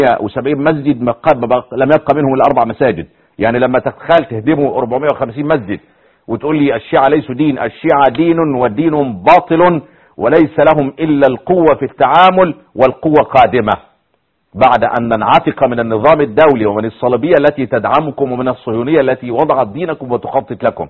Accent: Iraq; يعني انا ابن العراق احكي وياك عراقي ومعي باسبور عراقي لما اتيت من محافظة تانية خلاف بغداد

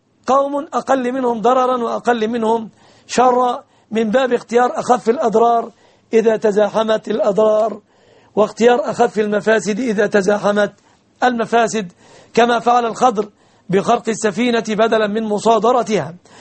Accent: Egypt; لا أرى هناك في بلادنا مصر بنوكا إسلامية

